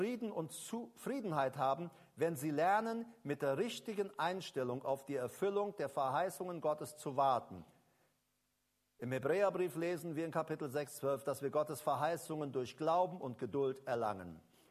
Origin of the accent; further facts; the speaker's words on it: Paraguay; Ich kenne das von zu Hause, ich komme aus Paraguay. Bei uns gab es damals, als ich Teenager war, da gab es keine Betonmischer bei uns.